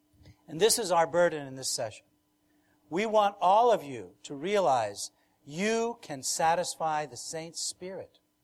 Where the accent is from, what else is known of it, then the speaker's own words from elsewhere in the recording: New York, United States; I'm from New York.